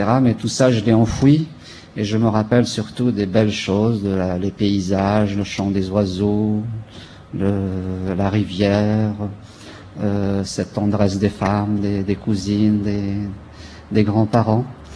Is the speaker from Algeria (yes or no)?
yes; Kabylie, Algeria; born there; Je suis né en Algérie, en Kabylie, région montagneuse, pendant la guerre